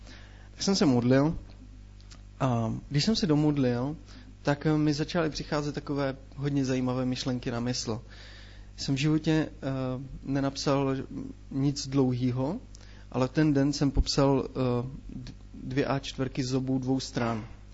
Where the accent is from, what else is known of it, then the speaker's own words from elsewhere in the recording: Frýdek-Místek, Moravian-Silesian Region, Czechia; z naší rodiny není nikdo věřící a pocházím z Frýdku Místku. A bylo to tak, že jsem bydlel na sídlišti